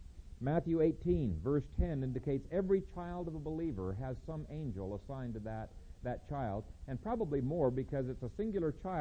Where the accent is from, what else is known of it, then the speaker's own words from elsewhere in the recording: Ethiopia; One time in Bingham Academy when I was growing up in Ethiopia